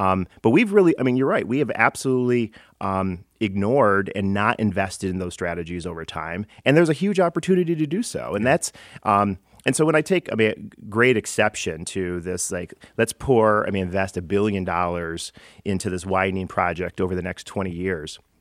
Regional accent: Royal Oak, Michigan, United States; I was born and raised in Royal Oak. I went to Wayne State. I took the bus back and forth.

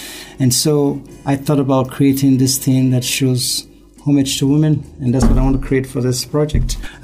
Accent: Nigeria; I grew up in a chauvinistic culture in Nigeria.

